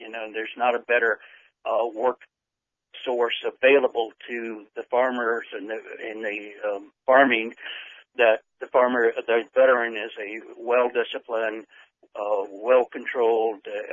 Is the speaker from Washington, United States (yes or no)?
no; Hyde Park, Vermont, United States; from Hyde Park, Vermont.